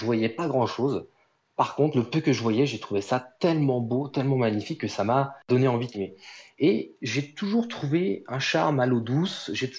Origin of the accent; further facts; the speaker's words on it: Troyes, Grand Est, France; je suis originaire de Troyes, dans l'Aube, là où il n'y a pas du tout la mer.